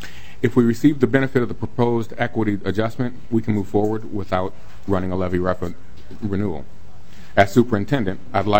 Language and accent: English; Minnesota, United States; I'm a born Minnesotan. I grew up in the Osseo District.